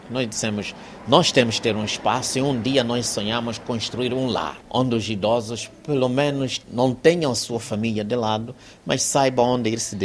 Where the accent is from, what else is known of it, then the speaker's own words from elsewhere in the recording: Mozambique; estamos neste país, como moçambicanos